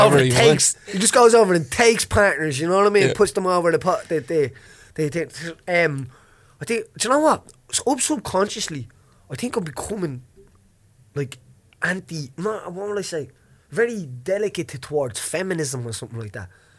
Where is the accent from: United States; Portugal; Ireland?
Ireland; Well, I'm an Irish man speaking the English language, you know what I mean?